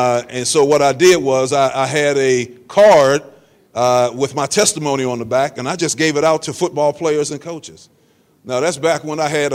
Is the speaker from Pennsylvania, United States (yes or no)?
yes; Pittsburgh, Pennsylvania, United States; As a young man growing up in Pittsburgh, I was caught up in a life that was not pleasing to the Lord.